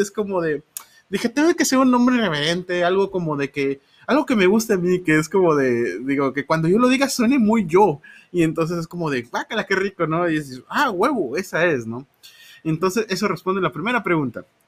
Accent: Veracruz, Mexico; accent: jarocho; cuando fui al norte, estuve bien chistoso porque es como de que hablaba como norteño y que dices, ¿por qué hablas como norteño? Y cuando regresa habla, oye, ¿por qué hablas como jarocho? Bueno, como veracruzano.

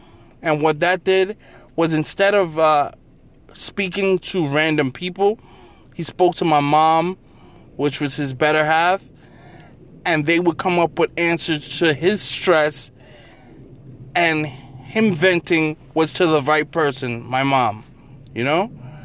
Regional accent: New York, United States; I'm like, hey, I'm a New Yorker, watch your mouth.

